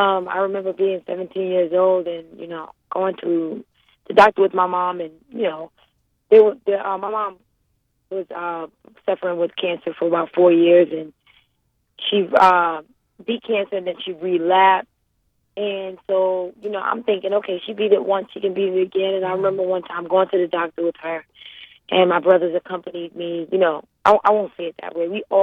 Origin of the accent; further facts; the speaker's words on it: Brooklyn, New York, United States; also born or lived in Harlem; I was born in Brooklyn, New York, raised between both Brooklyn and Harlem.